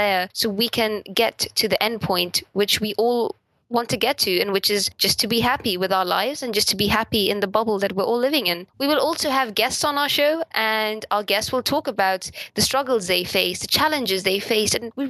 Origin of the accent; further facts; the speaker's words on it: India; also born or lived in Europe; So I'm an Indian who was raised outside of India in a more traditional Indian household. So my family brought their values from India into Europe.